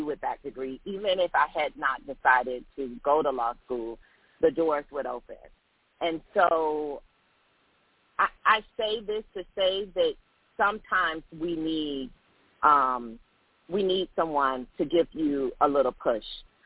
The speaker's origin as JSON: {"language": "English", "town": "Riviera Beach", "region": "Florida", "country": "United States", "tie": "born or raised there", "said": "You know, like I said, I'm really from Riviera Beach. So there was the north side, there was the south side. So we grew up and was primarily raised off right there off of 2nd Street."}